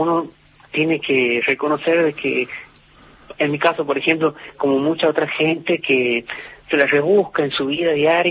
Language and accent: Spanish; Santiago del Estero, Argentina; nacido y criado en Santiago del Estero, capital, madre de ciudades.